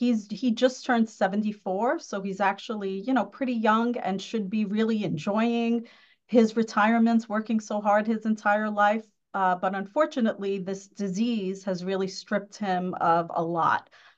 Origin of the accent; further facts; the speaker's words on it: Astoria, New York, United States; also born or lived in Woodside; now in Long Island, United States; I was born and raised in Woodside and Astoria. So my accent probably already disclosed that. But I moved to Long Island about 15 years ago.